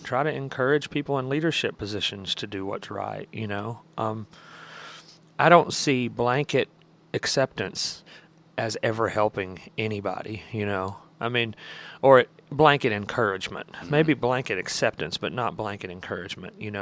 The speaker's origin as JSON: {"language": "English", "region": "Alabama", "country": "United States", "said": "they were looking at me, and I was from Alabama"}